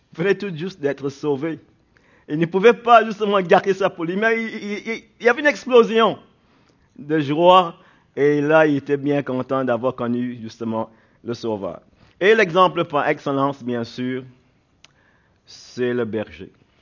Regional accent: Quebec, Canada; Et vu que nous sommes québécois

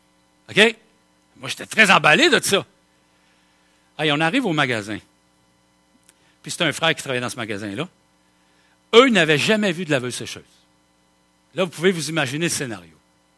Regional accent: Quebec, Canada; Ben, nous autres, on est Québécois.

